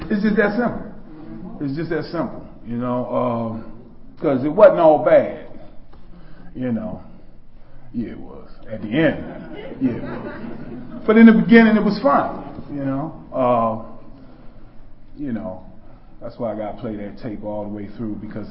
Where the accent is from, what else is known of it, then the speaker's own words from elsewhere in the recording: Washington, District of Columbia, United States; because I'm from Washington, D.C., but couldn't get clean in Washington, D.C.